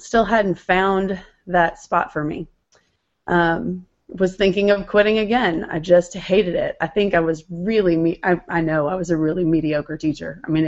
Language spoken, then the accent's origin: English; New Mexico, United States; Well, I grew up in New Mexico, and my mom was a teacher forever when I was little.